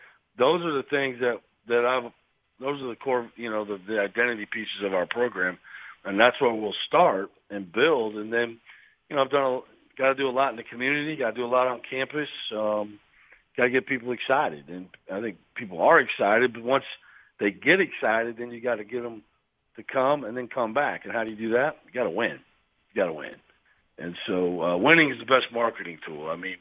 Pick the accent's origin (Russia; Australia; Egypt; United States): United States; Iowa; You know, I grew up in Iowa. I grew up watching the Big Ten.